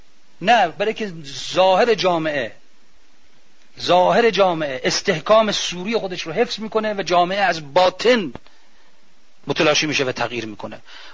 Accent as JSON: {"language": "Persian", "country": "Iran", "said": "حالا نه که ما چون ایرانیم داری حرفو میزنیم"}